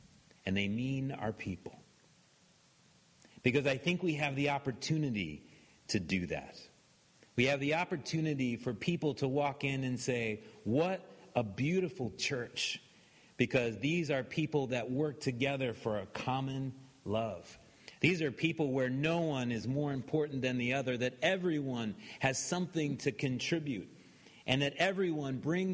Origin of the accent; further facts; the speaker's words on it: Missouri, United States; Growing up in Missouri, and there's a few of these around here, but it seemed like every little church loved to put pithy sayings on signs outside.